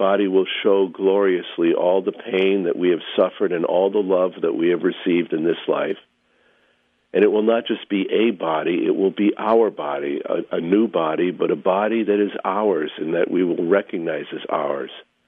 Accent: Boston, Massachusetts, United States; I was born outside Boston. I went to high school outside Boston. My parents are Rhode Islanders.

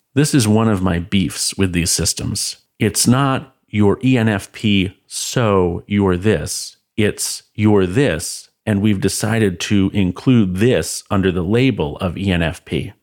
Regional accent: United States; now in United Kingdom; in the same way that my British neighbors understand that when I say I'm American, that I probably call chips fries and crisps chips.

